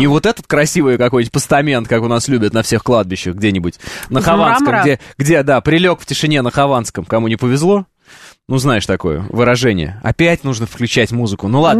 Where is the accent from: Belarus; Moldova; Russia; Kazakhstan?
Kazakhstan; moved away; В Казахстане на тот момент, когда я переезжал с родителями из Казахстана, было 40% русского населения, именно русских людей.